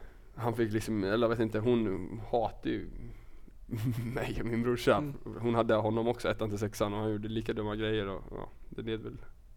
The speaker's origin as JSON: {"language": "Swedish", "town": "Hällberga", "region": "Södermanland", "country": "Sweden", "tie": "born or raised there", "said": "Min kompis, eller granne också för en del, i Hällberga där jag är uppvuxen."}